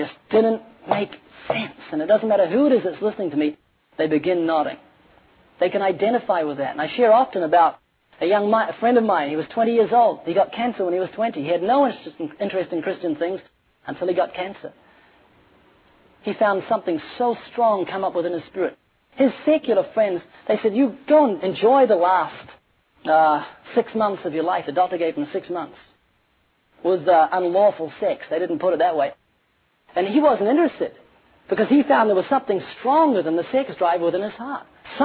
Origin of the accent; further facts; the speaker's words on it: New Zealand; now in Australia; I've got a friend, he lives in Australia. I'm from New Zealand. But he lives in Australia now